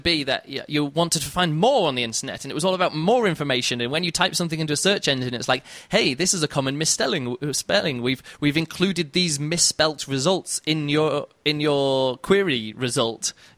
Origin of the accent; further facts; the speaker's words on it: United States; now in Berlin, Germany; That's the easiest way for me as an American to stay in Berlin and not have to be going home.